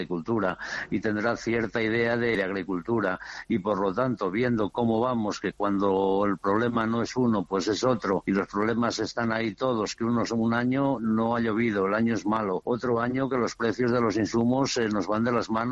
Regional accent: La Bóveda de Toro, Castile and León, Spain; Mira, yo te pondría como ejemplo en la bóveda de Toro, que es mi pueblo

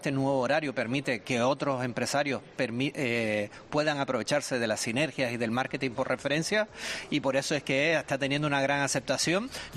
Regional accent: Canary Islands, Spain; now in Extremadura, Spain; Como bien dijiste, soy canario y cuando llegué aquí nada más la hospitalidad de la gente

